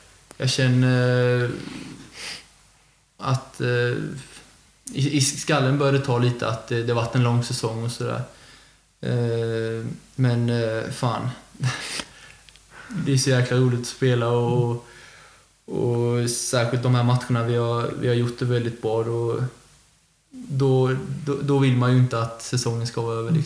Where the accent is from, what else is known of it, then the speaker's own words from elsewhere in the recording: Emmaboda, Kalmar County, Sweden; Jag är uppvuxen i Emmaboda och född är väl i Kalmar på något sjukhus där.